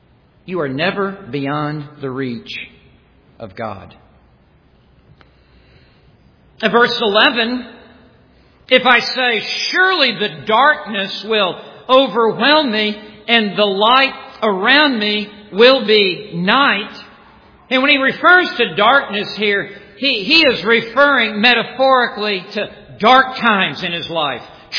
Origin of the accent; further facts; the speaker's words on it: Memphis, Tennessee, United States; moved away as an adult; I grew up in Memphis, Tennessee, and signed a football scholarship to play for Texas Tech University.